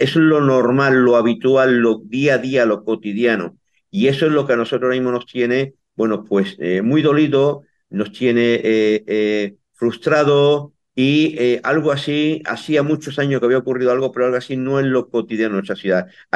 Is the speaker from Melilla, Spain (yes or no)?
yes; Melilla, Spain; judíos, y en esto voy a ser muy tajante, somos españoles merinenses de origen judío